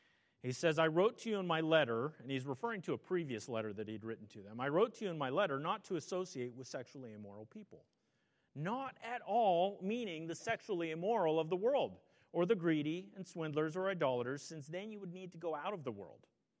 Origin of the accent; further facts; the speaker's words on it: United States; Right, we're as American Christians, we tend to be very individualistic.